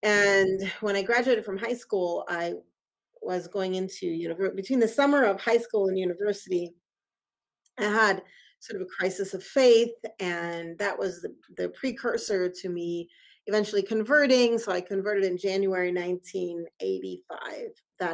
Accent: Minnesota, United States; born there; So I'm here in Minnesota right now, and I started out here. So I was born in Minnesota. I went to suburban high school.

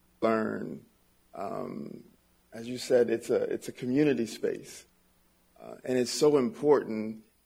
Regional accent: Minneapolis, Minnesota, United States; I'm a kid from North Minneapolis. I own a barbershop.

